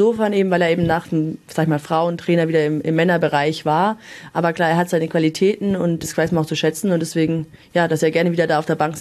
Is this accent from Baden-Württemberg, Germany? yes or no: no; Bavaria, Germany; Ich komme ja aus Münchner Raum